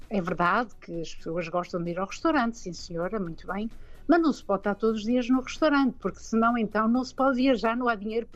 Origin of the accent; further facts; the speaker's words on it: Braga, Norte, Portugal; porque eu sou natural de Braga